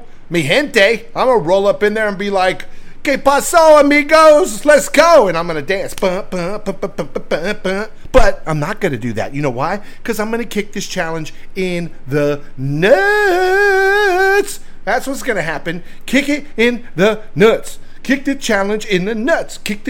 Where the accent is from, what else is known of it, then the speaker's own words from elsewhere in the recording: Alabama, United States; born there; And remember, I was born in Alabama. My parents are from Alabama and Alabama food.